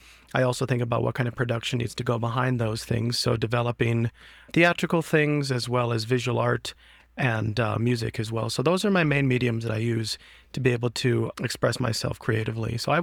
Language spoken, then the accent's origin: English; Denver, Colorado, United States; So I was born in 1990. So I grew up throughout those eras and time.